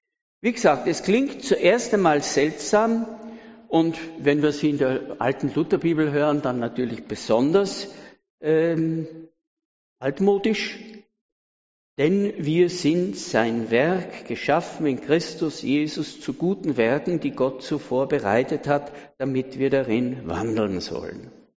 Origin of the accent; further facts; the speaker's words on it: Austria; Falls ihr es nicht gehört habt, ich bin Österreicher, ja.